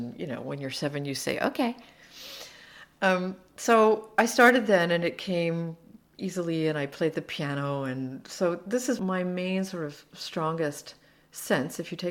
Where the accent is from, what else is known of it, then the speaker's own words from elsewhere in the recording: Slovakia; now in Seattle, United States; When I came from Slovakia, where bread costs €1, and I came to Seattle, where bread costs $5 or $6, I was angry for about a year.